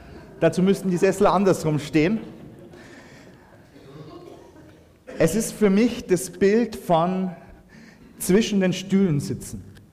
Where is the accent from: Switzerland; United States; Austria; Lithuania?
Austria; wie wir das als Österreicher ja auch immer wieder gern machen?